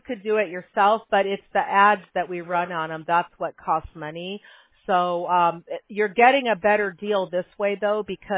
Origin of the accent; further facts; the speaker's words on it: Midwest, United States; I grew up in the Midwest.